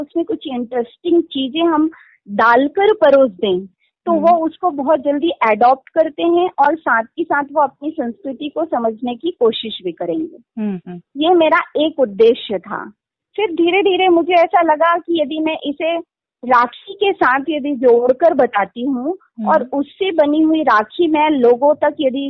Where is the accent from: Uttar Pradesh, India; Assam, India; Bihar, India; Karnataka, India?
Uttar Pradesh, India; actually मैं UP से belong करती हूँ, हमारे जो पूर्वज हैं वो यूपी से आए हुए हैं